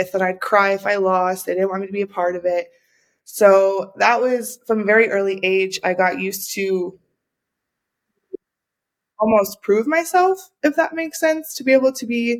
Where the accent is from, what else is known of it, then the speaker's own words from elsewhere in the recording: United States; And growing up in America, that's where I'm from, we have Title IX.